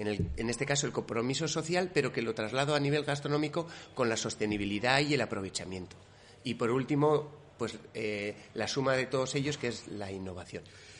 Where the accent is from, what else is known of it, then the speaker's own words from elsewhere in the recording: Basque Country, Spain; pues yo hago una cocina vasca, pues soy del País Vasco